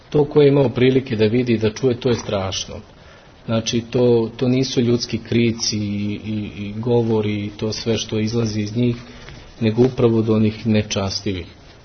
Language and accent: Serbian; Pakrac, Požega-Slavonia County, Croatia; došao sam iz Slavonije, tamo u Hrvatskoj, tamo je bilo strašno, u Pakracu.